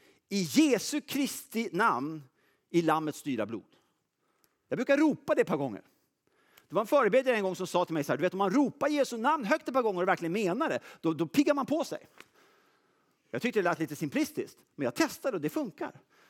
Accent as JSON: {"language": "Swedish", "country": "Sweden", "said": "Jag är svensk, jag gillar att problematisera."}